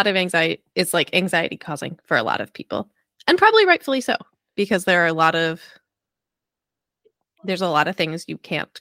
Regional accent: New Jersey, United States; Like I grew up in Central Jersey.

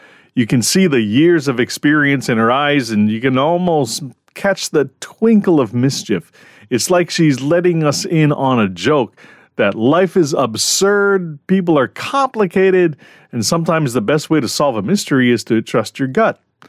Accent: Honolulu, Hawaii, United States; the New Zealand scenery is gorgeous, very much like my hometown of Honolulu, Hawaii.

